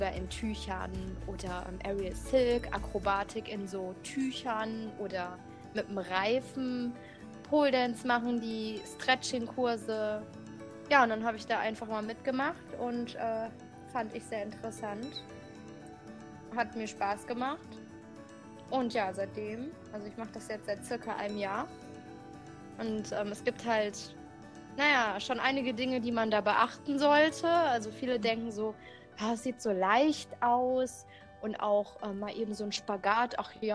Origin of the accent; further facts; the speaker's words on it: Ratingen, North Rhine-Westphalia, Germany; ich bin 23 Jahre alt und ich komme aus Ratingen, das ist in der Nähe von Düsseldorf.